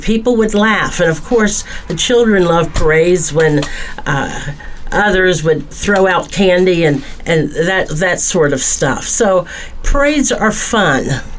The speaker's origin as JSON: {"language": "English", "town": "Augusta", "country": "United States", "tie": "born or raised there", "said": "I went back to my hometown, Augusta, and thinking of the parade that was always held on Thursday night during the week of the county fair. And as a child, I was a part of 4-H"}